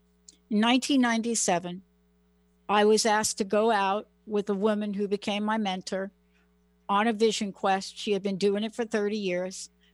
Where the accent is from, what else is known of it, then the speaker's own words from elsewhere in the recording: Bronx, New York, United States; I mean, look, I'm a girl from the Bronx.